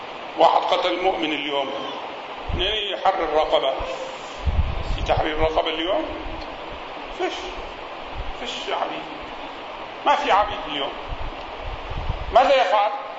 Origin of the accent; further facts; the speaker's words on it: Palestine; هذا كان عندنا في فلسطين أيضا، كان يخرج الناس من القرية